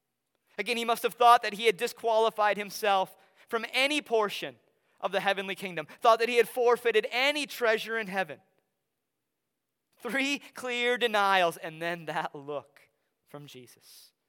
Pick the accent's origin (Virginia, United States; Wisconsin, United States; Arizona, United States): Wisconsin, United States; oh, I'm from Wisconsin.